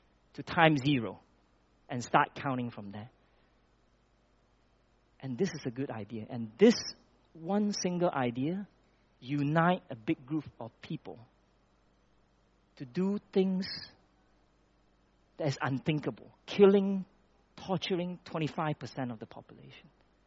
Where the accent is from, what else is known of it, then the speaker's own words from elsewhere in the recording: Malaysia; I grew up in Malaysia, so close to Cambodia.